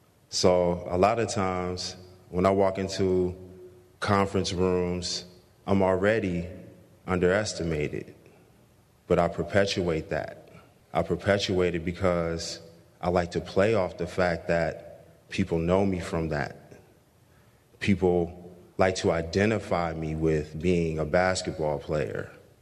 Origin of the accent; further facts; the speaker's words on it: Indiana, United States; when I was a young 3-year-old boy growing up in Indiana